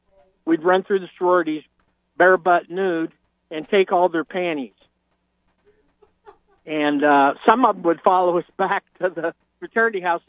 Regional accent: Council Bluffs, Iowa, United States; I grew up in Council, Tucky, but I went to Iowa. So, yeah, I'm an Iowa fan.

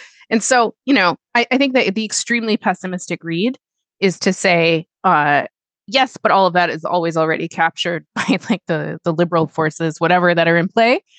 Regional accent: Canada; as a Canadian

